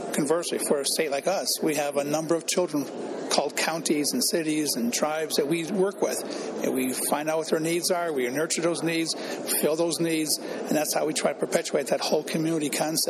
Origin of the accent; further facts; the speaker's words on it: Chicago, Illinois, United States; I grew up in Chicago, but I grew up in a neighborhood, the South Side, so I associated with the South Side as my neighborhood.